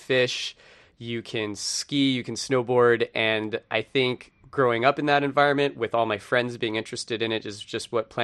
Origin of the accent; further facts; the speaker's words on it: Juneau, Alaska, United States; And, you know, growing up in Alaska, most of our towns are pretty small. I grew up in the capital, and that was only 30,000 people.